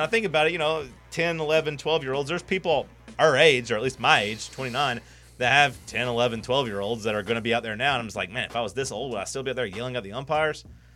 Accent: Tennessee, United States; But, like, growing up in McMinn County, like, my mom wanted me to go play lacrosse.

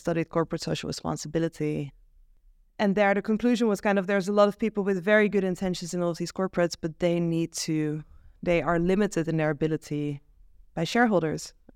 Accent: Amsterdam, North Holland, Netherlands; So I grew up in Amsterdam, Dutch mother, Jewish Mexican father, lived in a few different places in the world.

